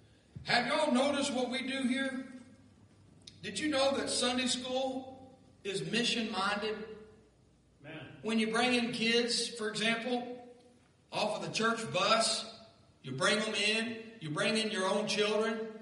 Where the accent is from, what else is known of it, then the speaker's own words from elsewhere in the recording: Kentucky, United States; I like America. I like Kentucky. I was born and raised in Kentucky.